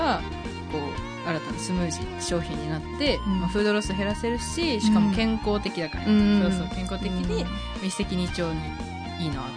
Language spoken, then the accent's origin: Japanese; Hokkaido, Japan; 私自身出身が北海道で、結構農業とか、そういうのにこう近い生活を送ってきてて